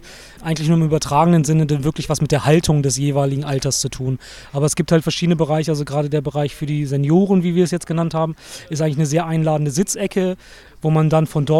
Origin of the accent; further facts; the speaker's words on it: Bremen, Germany; weil die von der Stadt wegfliegen, wo ich herkomme, also aus Bremen.